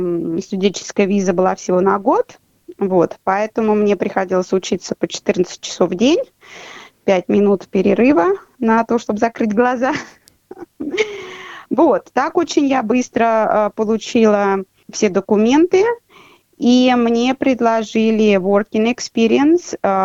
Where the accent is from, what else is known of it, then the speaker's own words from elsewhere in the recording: Ivanovo, Ivanovo Oblast, Russia; Могу сказать, что родилась я в деревне Иваново, Ивановской области. Выросла в Иваново, город невест.